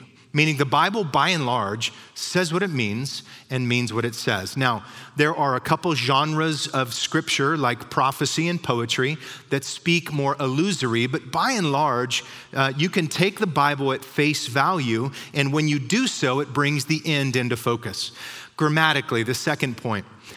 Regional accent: Clovis, California, United States; When I was a kid, we grew up in Clovis. I used to live off of the canal bank down there off of Knees by Dry Creek School. And we didn't have a lot.

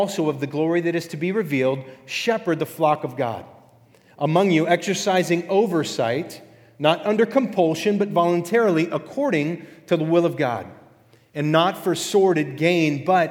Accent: Clovis, California, United States; I don't know how many of you live in your hometown or the town you grew up in, but I'm from Clovis. I went to the rodeo, all right? I raised some cows.

